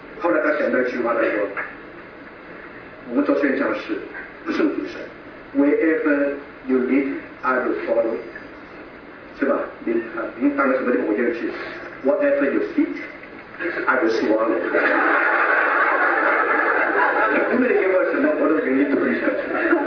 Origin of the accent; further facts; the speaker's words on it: Hong Kong; 我们在香港长大，啊，什么都敢吃，特别广东人。